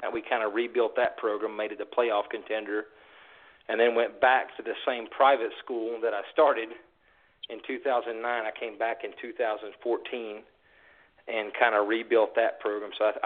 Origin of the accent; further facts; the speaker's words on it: Alabama, United States; Well, I was born and raised in North Alabama. I was born to a 15-year-old mother. In poverty in North Alabama.